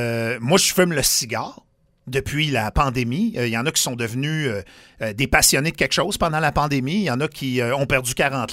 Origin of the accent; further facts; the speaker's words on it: Quebec, Canada; accent: Saguenay; J'ai repris mon accent du Saguenay.